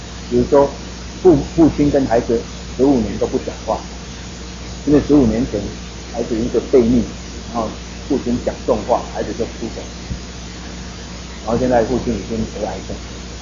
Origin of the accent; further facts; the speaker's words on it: Taiwan; 但是我们知道说有时候我们台湾人会这样